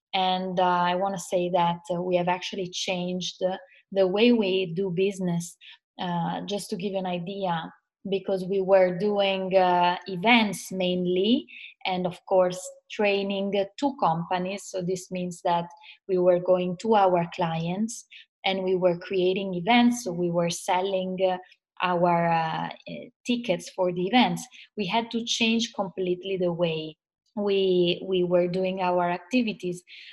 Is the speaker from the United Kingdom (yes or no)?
no; Italy; I'm a coach from Italy, as you know, and we have a company here.